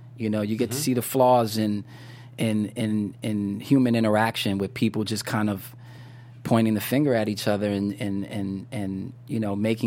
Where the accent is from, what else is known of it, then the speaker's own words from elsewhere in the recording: New York, United States; I know a lot of kids like that growing up in New York